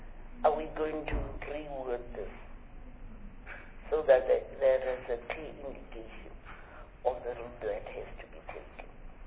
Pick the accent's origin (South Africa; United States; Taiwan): South Africa; Free State; I'm from the Free State, and I meet a lot of listen to people who have come in for that kind of treatment.